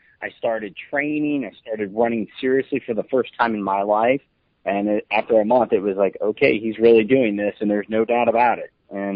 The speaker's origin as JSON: {"language": "English", "town": "Cincinnati", "region": "Ohio", "country": "United States", "tie": "born or raised there", "also_born_or_lived": "New Jersey", "said": "I was born in New Jersey. I lived there until I was 6 and a half, which is why I'm a diehard New York Yankees fan. My family then moved to Cincinnati in 1978, and I lived there for 21 and a half years"}